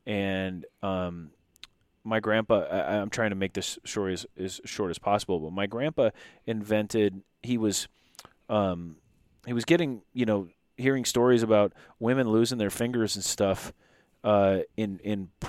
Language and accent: English; Nowthen, Minnesota, United States; I'm from Nowthen, which is, you know, just outside of Anoka. My grandparents, my grandpa, you know, was born and raised in Anoka. And, you know, he's born in 1911, right? So he's, you know, my family roots goes back before